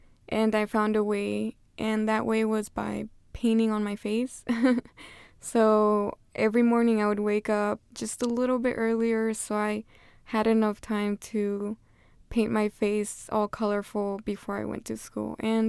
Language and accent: English; San Diego, California, United States; even though they were all the way in Atlanta and I came from San Diego.